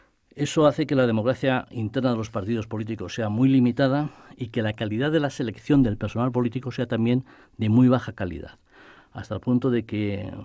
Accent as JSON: {"language": "Spanish", "region": "Basque Country", "country": "Spain", "said": "Yo como vasco y además como exdiputado por Barcelona, creo que soy sensible a ello"}